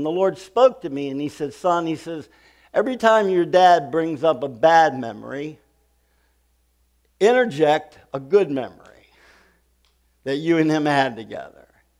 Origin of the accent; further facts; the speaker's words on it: Pittsburgh, Pennsylvania, United States; born there; I was born up here in Pittsburgh, and we went fishing.